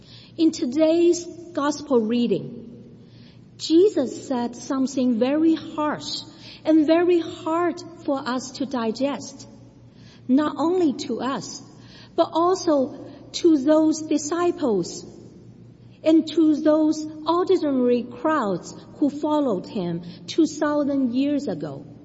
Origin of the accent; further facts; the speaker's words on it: Shanghai, China; my hometown, Shanghai, has been promoting social concord since 2010